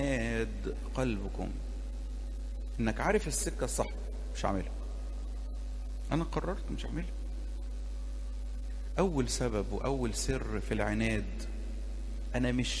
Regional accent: Egypt

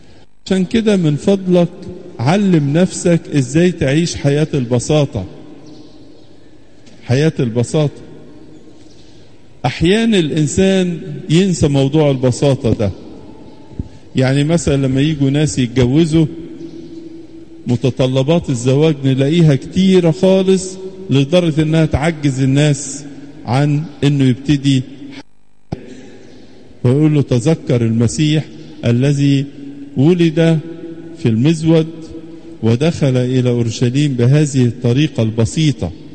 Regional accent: Egypt; في فرح عندنا احنا كمصريين كعايشين على ارض مصر ان بلادنا تقدست وتباركت بزيارة السيد المسيح

